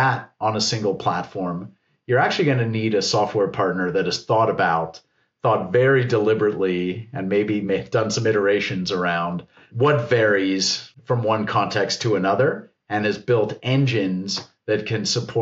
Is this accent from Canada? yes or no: yes; Canada; You know, as a Canadian, we've got 13 different health systems.